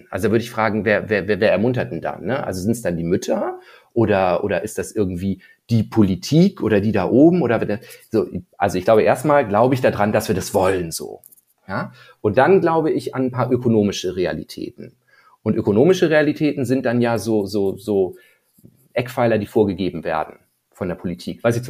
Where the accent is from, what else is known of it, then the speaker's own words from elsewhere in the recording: Northern Germany, Germany; ich so als Norddeutscher und irgendwie, ich bin in gewissen Verhältnissen groß geworden.